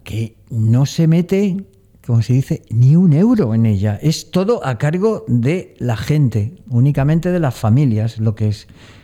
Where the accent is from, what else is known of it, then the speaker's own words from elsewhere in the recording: Madrid, Community of Madrid, Spain; yo he vivido de chaval y de jovencito en Madrid